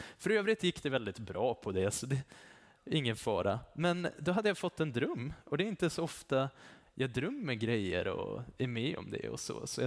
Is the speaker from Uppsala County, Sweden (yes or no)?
no; Östersund, Jämtland County, Sweden; Jag kommer från Östersund och var med i en kyrka där.